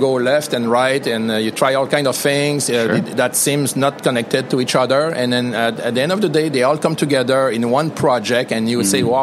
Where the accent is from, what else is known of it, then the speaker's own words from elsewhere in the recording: Quebec, Canada; born there; also born or lived in Toronto; Let's say that I was born in Quebec, studied in Toronto, did my BA in international studies